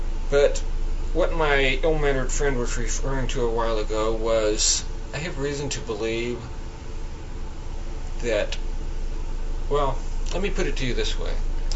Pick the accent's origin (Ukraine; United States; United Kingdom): United Kingdom; I am a centurion, I am a gentleman, and I am a Brit.